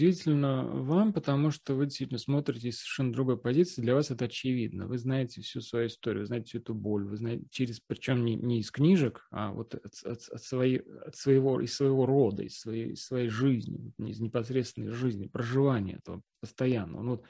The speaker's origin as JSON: {"language": "Russian", "country": "Russia", "said": "Россияне, и я как россиянин"}